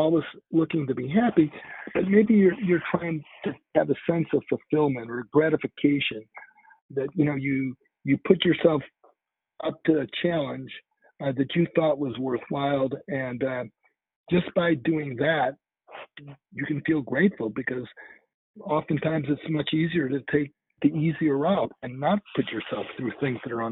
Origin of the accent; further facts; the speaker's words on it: Chicago, Illinois, United States; So I grew up in Chicago, and there's Lou Malnati's and there was a Gino's, and I was introduced to deep dish pizza in a restaurant called Gino's East.